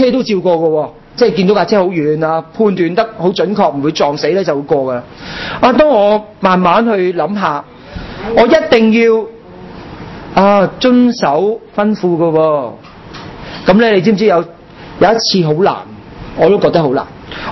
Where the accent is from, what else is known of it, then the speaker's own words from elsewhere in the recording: China; 我们中国人有孙子兵法，他们没有